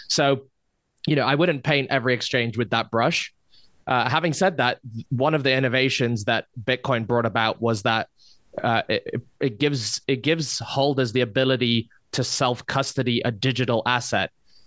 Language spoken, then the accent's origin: English; Hong Kong; So I grew up in Hong Kong